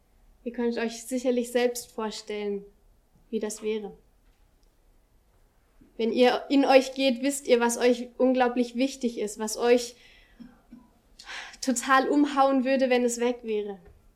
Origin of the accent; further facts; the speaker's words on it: Friedensau, Saxony-Anhalt, Germany; Ich bin in Friedensau aufgewachsen und dort ist überall Wald um den Ort herum.